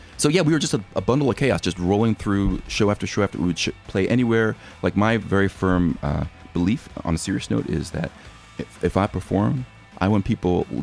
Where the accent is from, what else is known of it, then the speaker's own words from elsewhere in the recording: Philadelphia, Pennsylvania, United States; Yeah, I mean, you know, like I'm from Philadelphia, so like X, like I kind of knew.